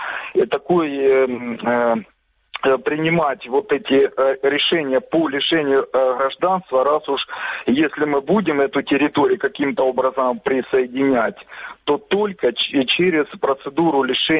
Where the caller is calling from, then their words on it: Kramatorsk, Donetsk Oblast, Ukraine; Краматорск.